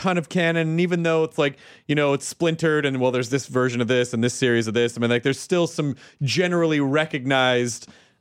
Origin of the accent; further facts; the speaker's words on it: the South, United States; I can't help it. I grew up in the South.